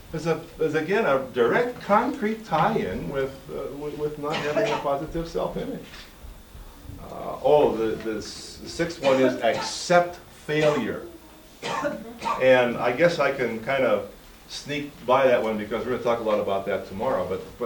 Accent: Pittsburgh, Pennsylvania, United States; I grew up in Pittsburgh with the Pittsburgh Pirates, and my hero was Ralph Kiner.

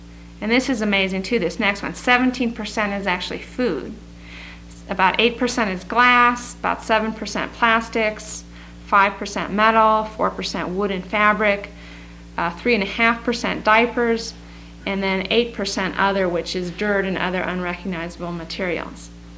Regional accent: Virginia, United States; talked about making a deal with some places in Southern Virginia, and I'm from Virginia

